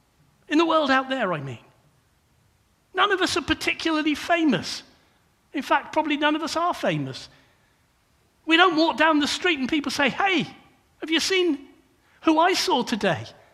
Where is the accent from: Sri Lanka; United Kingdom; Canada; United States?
United Kingdom; Luton, East of England; and I'm from Luton originally.